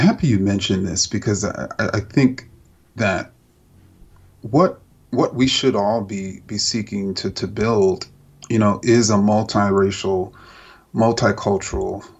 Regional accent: Jamaica, Queens, New York, United States; I would celebrate, as I did growing up in Jamaica, Queens, Christmas. And Kwanzaa, you know, as an African American

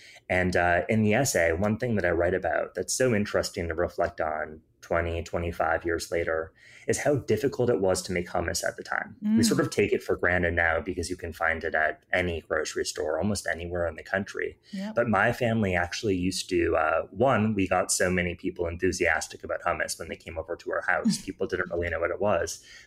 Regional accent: Iowa, United States; a lot of growing up in Iowa, people think about it sort of stereotypically as this very quintessential American experience.

